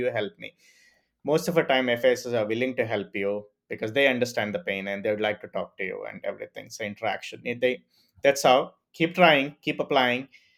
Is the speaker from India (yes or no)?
yes; India; So I speak fast as an Indian. So we speak I think 3 times more faster than Americans.